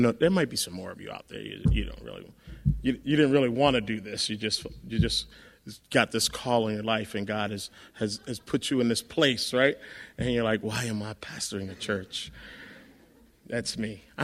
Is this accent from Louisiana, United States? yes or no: no; Philadelphia, Pennsylvania, United States; moved away as an adult; now in Atlanta, United States; I grew up in Philadelphia.